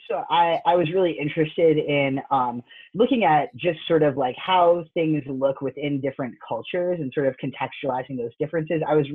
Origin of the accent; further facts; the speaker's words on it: New York, United States; Well, I'm originally from New York.